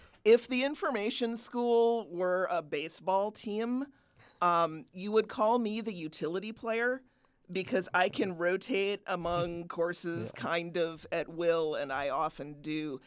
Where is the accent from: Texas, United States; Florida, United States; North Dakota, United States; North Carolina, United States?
North Carolina, United States; Raleigh; also born or lived in Madison, Wisconsin; I was actually born in Madison. My father got his PhD here in anthropology. If you go down to the basement of Memorial, you can actually find his dissertation. I have done this. I grew up in Raleigh, North Carolina, went to undergrad in Indiana, and actually came back